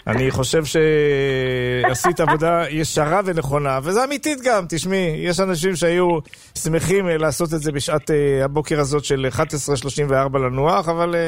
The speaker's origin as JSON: {"language": "Hebrew", "town": "Jerusalem", "region": "Jerusalem District", "country": "Israel", "tie": "born there", "said": "נולדתי בירושלים. מחרתיים לפני 68 שנים."}